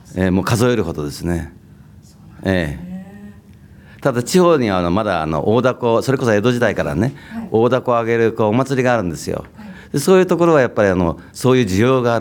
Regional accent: Tokyo, Japan; born there; 私東京生まれなんですけどね、東京生まれ、

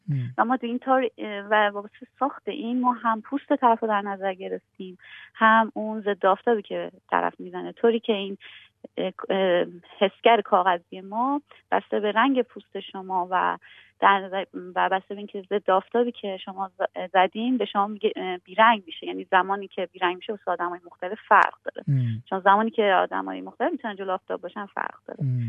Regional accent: Iran; moved away as an adult; now in Sydney, Australia; من حدود 4 سال پیش از ایران اومدم به استرالیا تا دکترامو توی دانشگاه UNSW تو سیدنی بگیرم

